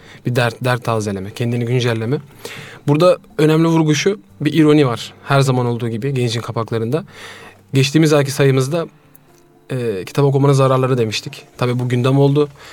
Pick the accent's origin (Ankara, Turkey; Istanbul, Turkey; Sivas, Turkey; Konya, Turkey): Istanbul, Turkey; efendim, kıymetli Hasbihal programı dinleyicileri. 1992 İstanbul Sarıyer doğumluyum. Çocukluğumu İstanbul Maltepe'de geçirdim. Şimdi Ümraniye'de oturuyoruz.